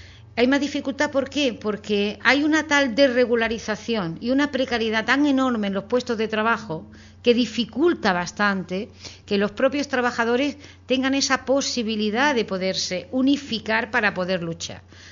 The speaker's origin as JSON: {"language": "Spanish", "town": "Córdoba", "region": "Andalusia", "country": "Spain", "tie": "born or raised there", "moved": "as an adult", "lives_now": "Barcelona, Spain", "said": "soy nativa de España, pero yo, por ejemplo, yo he nacido en Córdoba, capital, andaluza, pero llevo casi 40 años en Barcelona, y evidentemente yo soy emigrante en Barcelona, yo soy emigrante de mi tierra porque no tenía trabajo"}